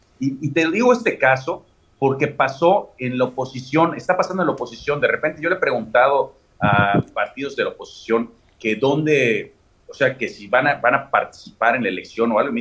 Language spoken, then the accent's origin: Spanish; Mexico; la obligación como mexicanos